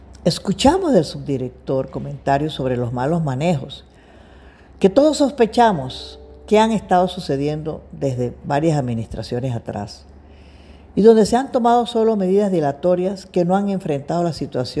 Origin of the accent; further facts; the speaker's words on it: Panama; como panameños tenemos el derecho